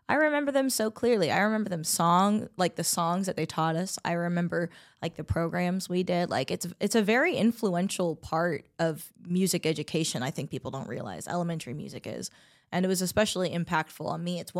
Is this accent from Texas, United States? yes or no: yes; Houston, Texas, United States; I am originally from the Houston area, born and raised, went to school in Missouri City, Texas, graduated in 2017